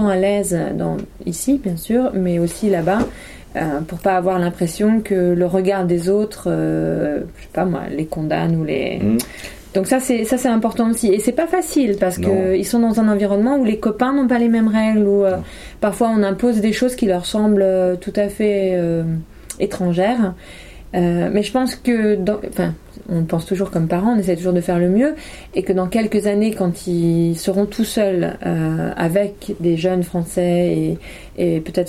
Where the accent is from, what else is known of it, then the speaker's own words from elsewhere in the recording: France; je suis française à 100%